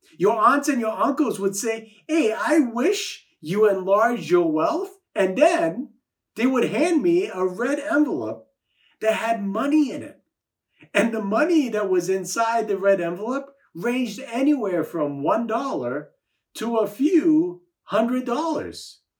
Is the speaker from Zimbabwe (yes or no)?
no; Singapore; Many of you know that I'm originally from Singapore. My mom is Chinese and my dad is Indian, so I'm technically a Chindian.